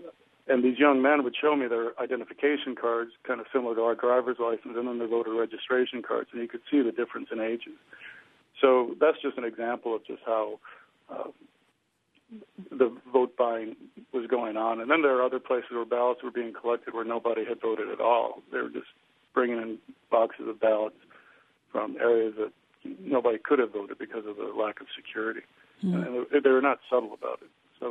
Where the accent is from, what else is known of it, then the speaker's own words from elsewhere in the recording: Chicago, Illinois, United States; I grew up in Chicago, and the Daily machine has nothing on the Karzai machine